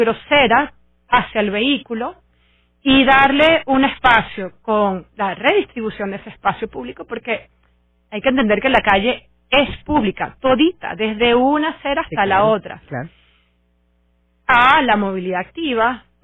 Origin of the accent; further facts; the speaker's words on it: Caracas, Capital District, Venezuela; porque nos va a reflejar como caraqueños de una manera más justa